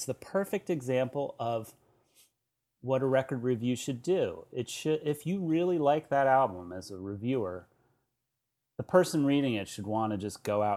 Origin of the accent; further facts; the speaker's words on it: San Francisco, California, United States; I'm not from San Francisco anymore.